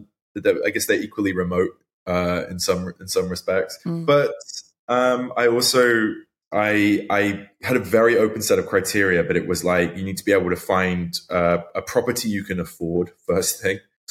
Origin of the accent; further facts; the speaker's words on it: London, United Kingdom; moved away as an adult; now in Ghent, Belgium; I grew up in London, and I spent most of my 20s back and forth between the US and the UK